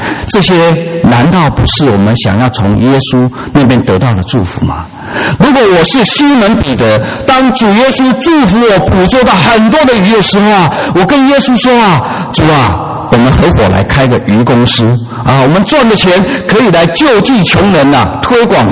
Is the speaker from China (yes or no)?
no; Taiwan; 我从台湾来的